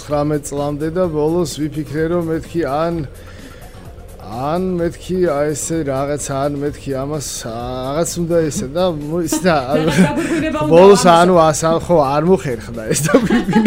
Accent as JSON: {"language": "Georgian", "region": "Tbilisi", "country": "Georgia", "tie": "born or raised there", "said": "ისე მემეტება ჩემი ქალაქისთვის სადაც დავიბადე აღვიზარდე"}